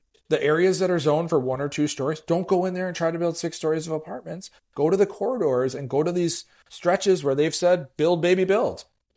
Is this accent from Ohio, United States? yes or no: no; Madison, Wisconsin, United States; I'm going to say my hometown, Madison, Wisconsin.